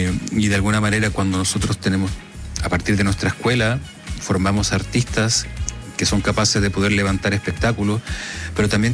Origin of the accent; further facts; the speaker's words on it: Rancagua, O'Higgins, Chile; Yo soy de Rancagua y para mí era súper clásico, chico, día domingo